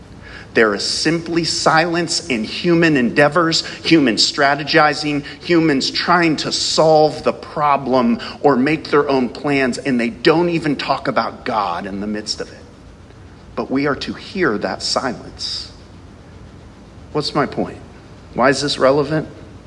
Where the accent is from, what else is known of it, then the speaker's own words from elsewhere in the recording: Ohio, United States; I'm from Ohio, for those of you that are guests.